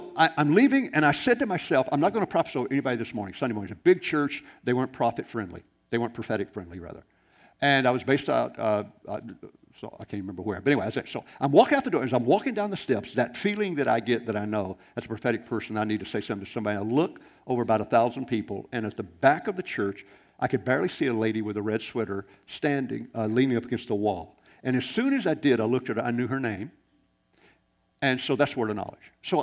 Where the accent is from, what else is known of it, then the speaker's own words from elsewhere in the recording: the South, United States; I'm from the South, but I'm quick.